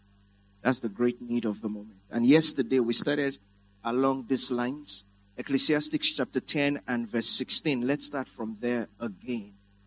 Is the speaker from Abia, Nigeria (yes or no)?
no; Lagos, Nigeria; a community church growing up in Ipaja, Lagos.